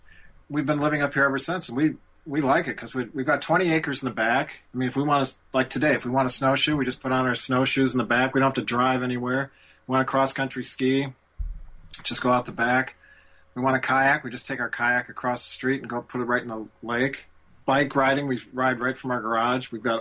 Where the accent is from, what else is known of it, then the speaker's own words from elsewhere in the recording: Michigan, United States; Well, I grew up in Michigan, but I was born in New York City.